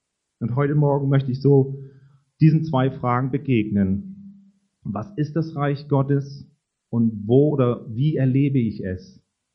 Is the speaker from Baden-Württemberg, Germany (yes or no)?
yes; Baden-Württemberg, Germany; Wir stehen hier als Badenser, ne? Als Badener.